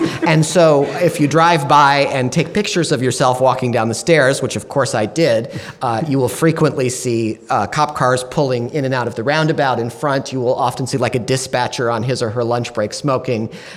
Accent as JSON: {"language": "English", "town": "Ann Arbor", "region": "Michigan", "country": "United States", "tie": "born or raised there", "said": "I remember, so I grew up in Ann Arbor, Michigan, and I remember distinctly feeling like pop culture, this thing I lived, breathed, and died for, all happened very far away from there."}